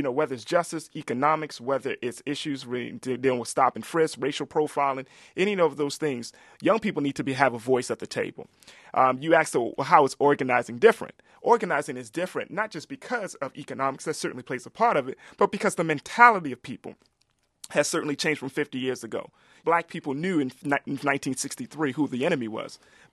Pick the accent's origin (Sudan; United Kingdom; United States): United States; Baltimore, Maryland; As a young man growing up in Baltimore City, I saw that there was something that was needed, that was necessary.